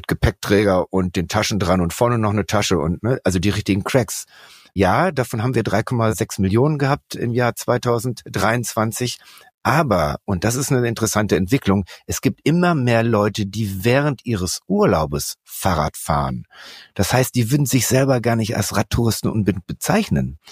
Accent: Berlin, Germany; Nun komme ich aus Berlin

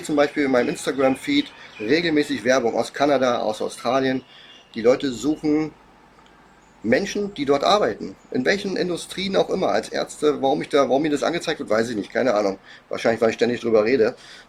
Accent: Germany; now in Thailand; wenn die dann wissen, dass ich aus Deutschland komme

